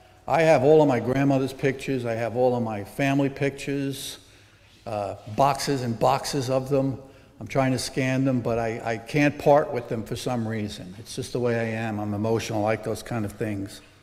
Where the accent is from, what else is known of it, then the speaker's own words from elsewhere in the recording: Brooklyn, New York, United States; You know, when I grew up in Brooklyn, New York, as a kid